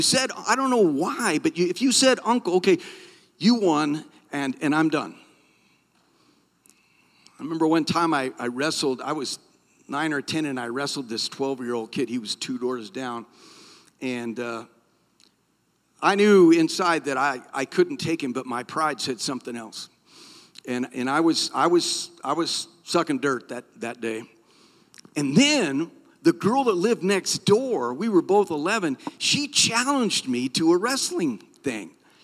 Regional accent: Midwest, United States; All of my experience in wrestling is limited to my childhood growing up in the Midwest.

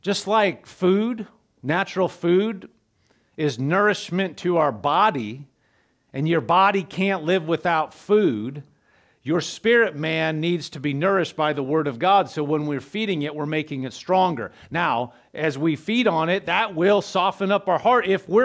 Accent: Nebraska, United States; I'm not a farmer, even though I'm from Nebraska. Not everybody in Nebraska is a farmer. I lived in the city

